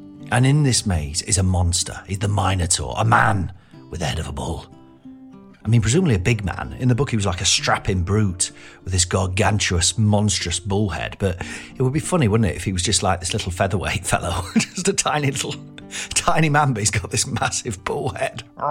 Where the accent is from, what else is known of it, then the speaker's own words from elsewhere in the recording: Nottingham, East Midlands, United Kingdom; to use the vocabulary of my hometown of Nottingham